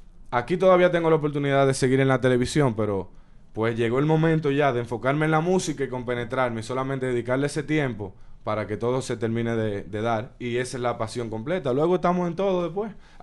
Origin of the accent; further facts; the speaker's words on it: Dominican Republic; moved away; also born or lived in New York, United States; Pues solamente tengo 7 meses en este país. Nací en Estados Unidos, en Nueva York. Mis primeros 3 años viví allá. Luego me fui a República Dominicana y allá viví mi vida completa.